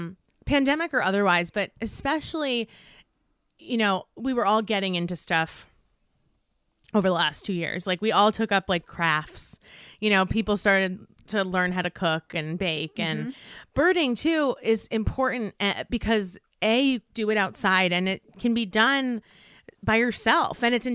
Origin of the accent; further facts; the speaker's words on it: East Coast, United States; now in Los Angeles, United States; I grew up on the East Coast, and I spent all of my life on the East Coast until January 2020 when we moved to Los Angeles.